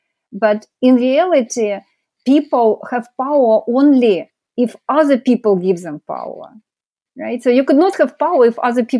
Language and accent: English; Ukraine; English is a second language; I'm myself from Ukraine originally.